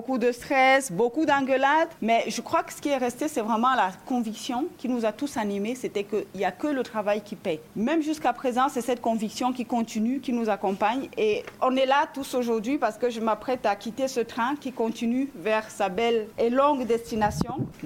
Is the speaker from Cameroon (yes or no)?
yes; Cameroon; Moi je viens du Cameroun, on dit chez nous on est ensemble